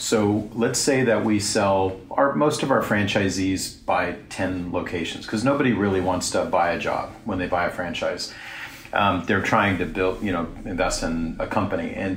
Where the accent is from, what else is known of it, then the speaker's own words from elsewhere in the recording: Los Angeles, California, United States; I'm from Los Angeles, Southern California.